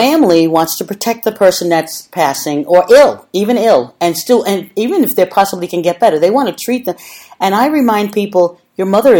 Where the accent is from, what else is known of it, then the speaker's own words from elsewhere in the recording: New York, United States; Of course, I'm from New York.